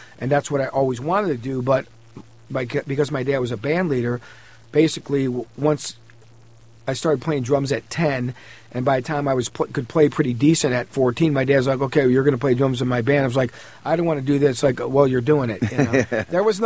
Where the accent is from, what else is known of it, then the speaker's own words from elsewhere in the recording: Cleveland, Ohio, United States; A lot of kids I grew up with back in Cleveland, they remember.